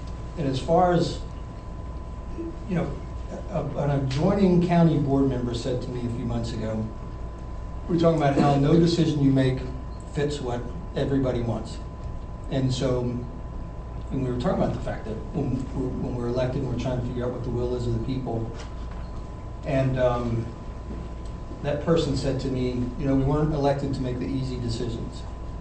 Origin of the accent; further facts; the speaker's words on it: Lake Monticello, Virginia, United States; so I grew up in Lake Monticello.